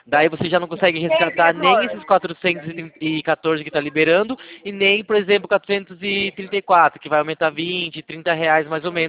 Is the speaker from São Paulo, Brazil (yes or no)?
yes; Itapetininga, São Paulo, Brazil; Eu sou de Itapetininga, no interior de São Paulo.